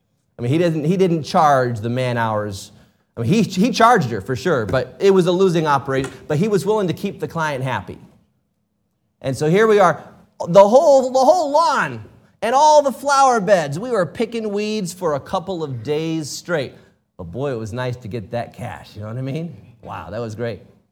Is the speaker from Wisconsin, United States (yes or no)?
yes; Racine, Wisconsin, United States; also born or lived in Southern US; Of course, we grew up in Racine, Wisconsin, so I'm a sort of Wisconsinite. I'm born in the South, but raised in the North, so does that count?